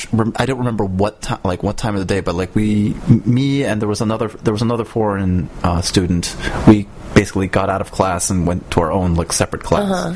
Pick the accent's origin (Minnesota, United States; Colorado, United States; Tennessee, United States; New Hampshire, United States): New Hampshire, United States; also born or lived in Baltimore; I was born in Baltimore. I moved when I was like three or four or something to New Hampshire, and then moved once again when I was like six or seven in New Hampshire.